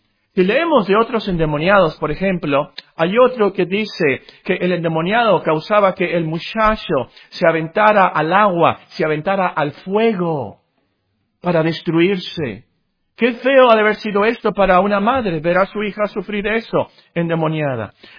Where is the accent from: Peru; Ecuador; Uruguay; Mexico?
Mexico; nosotros somos mexicanos